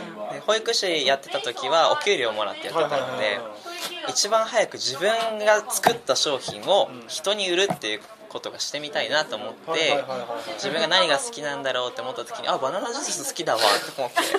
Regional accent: Aichi, Japan; 地元愛知です。

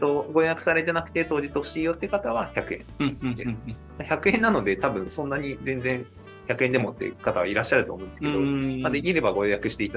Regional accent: Shizuoka, Japan; 私もそもそも地元静岡なんですよ、

